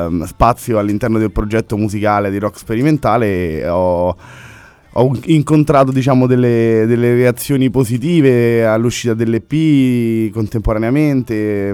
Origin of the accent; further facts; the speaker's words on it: Montelibretti, Lazio, Italy; also born or lived in Rome; Ma io vengo da Montelibretti, cioè nel senso sono nato a Roma, però ho sempre vissuto in Sabina. Adesso attualmente sto abitando a Palombara Sabina, quindi sono spostato un po' più verso di voi, verso la Tiburtina. Però sì, ho sempre vissuto in provincia